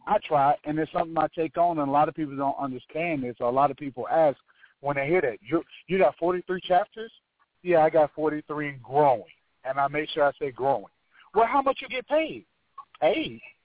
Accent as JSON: {"language": "English", "town": "Atlanta", "region": "Georgia", "country": "United States", "tie": "born or raised there", "said": "31, born and bred in Atlanta, Georgia, member of SUT."}